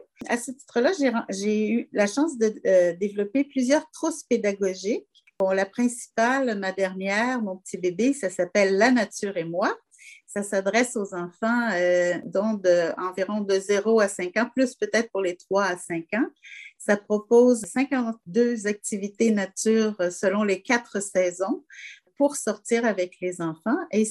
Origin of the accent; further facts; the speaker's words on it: Montreal, Quebec, Canada; Alors, j'ai été élevée à Montréal, mais j'ai eu la chance d'avoir un chalet familial au bord d'un lac, dans la forêt des Hautes-Laurentides, avec les montagnes alentour.